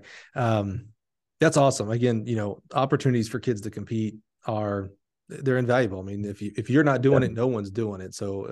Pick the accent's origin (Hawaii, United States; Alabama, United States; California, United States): Alabama, United States; I grew up running track in Alabama